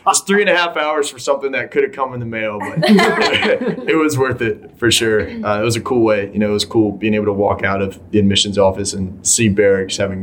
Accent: Gloucester, Virginia, United States; I'm from Gloucester, Virginia. It's about 3.5 hours east.

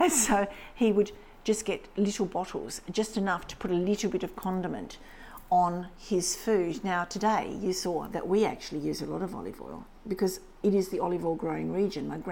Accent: Hobart, Tasmania, Australia; born there; I mean, I was born in Hobart.

